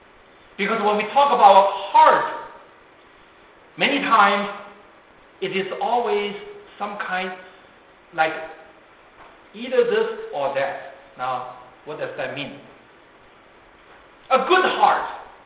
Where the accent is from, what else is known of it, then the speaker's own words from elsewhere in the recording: Hong Kong; accent: Mandarin-speaking accent; also born or lived in Taiwan; You know, I came from, I was born in Hong Kong, And when I was very young, I was in Taiwan. And I spent my teenager years in Hong Kong. Even though my Cantonese was okay, so-so, I can understand, I can speak